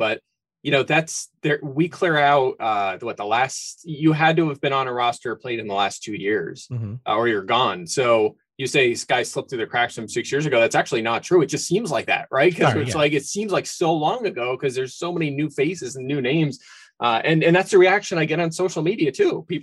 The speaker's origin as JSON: {"language": "English", "town": "Philadelphia", "region": "Pennsylvania", "country": "United States", "tie": "born or raised there"}